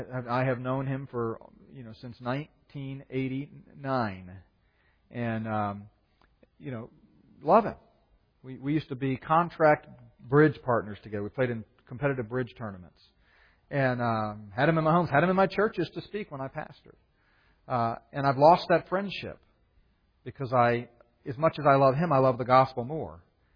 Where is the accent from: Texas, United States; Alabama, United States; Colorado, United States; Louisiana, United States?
Texas, United States; I said, "Listen, I'm from Texas, you know.